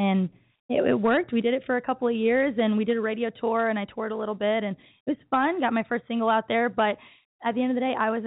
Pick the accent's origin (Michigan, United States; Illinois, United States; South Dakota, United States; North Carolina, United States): Illinois, United States; Waterloo; So I'm from Waterloo, Illinois.